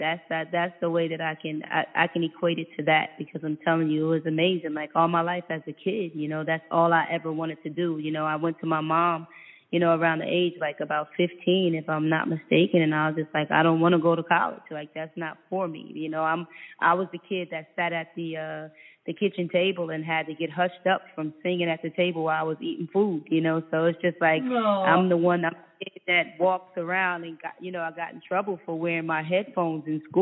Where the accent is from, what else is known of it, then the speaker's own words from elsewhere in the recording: Edison, New Jersey, United States; I'm from Edison.